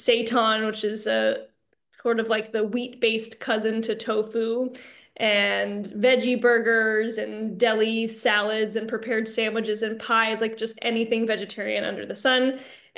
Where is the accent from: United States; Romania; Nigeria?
United States; California; I grew up in California, so I feel like we ate pretty healthy early to a lot of the trends